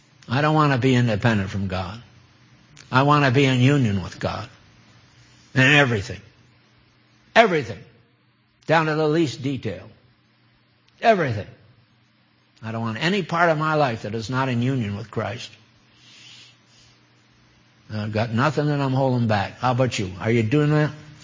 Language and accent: English; West Haven, Connecticut, United States; And what it shows is the house where I was raised in West Haven, Connecticut.